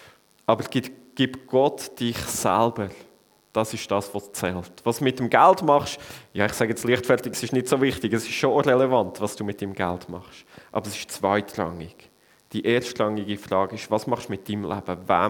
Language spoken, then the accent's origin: German; Switzerland; Aber bei uns in der Schweiz wenigstens, da gibt es doch keinen König mehr. Wir haben die schönste Demokratie der Welt.